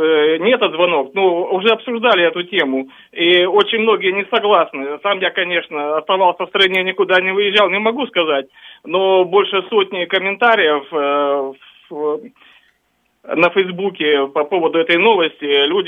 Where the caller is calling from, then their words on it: Auckland, New Zealand; Я обещал позвонить из Окленда, из Новой Зеландии.